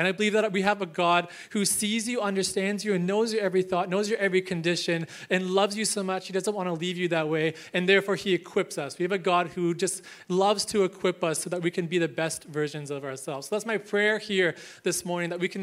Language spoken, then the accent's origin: English; Canada; I was born and raised in Canada, and growing up, I had this beautiful, beautiful dog.